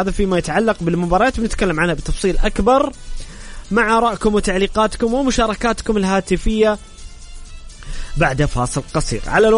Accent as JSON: {"language": "Arabic", "country": "Saudi Arabia", "said": "وحنا على وجه الخصوص كسعوديين ننتظر هذا الحدث"}